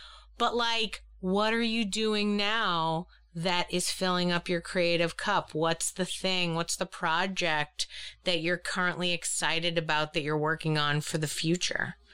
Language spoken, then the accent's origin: English; New England, United States; I mean, I grew up in New England. There were a lot of people asking me to ski and I didn't ski.